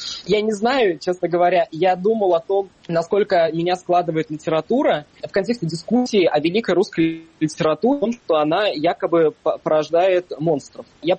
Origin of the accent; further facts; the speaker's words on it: Russia; born there; И я первый, кто родился в России в 92-м году, когда моя мать только переехала в Россию после гражданской войны в Таджикистане.